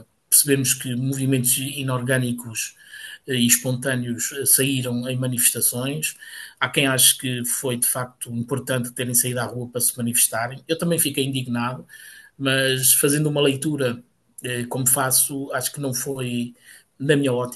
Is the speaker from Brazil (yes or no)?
no; Portugal; enquanto português, enquanto cigano